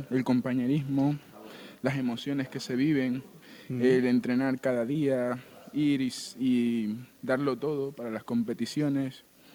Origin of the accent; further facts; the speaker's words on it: Ecuador; now in Almería, Spain; Sí, soy de Ecuador.